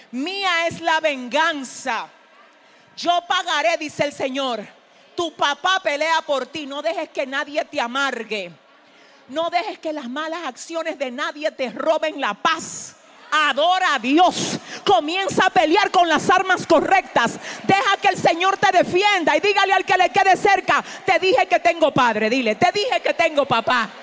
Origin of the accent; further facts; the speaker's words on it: Dominican Republic; lo voy a decir con la conciencia de cómo se viven las cosas en mi país, República Dominicana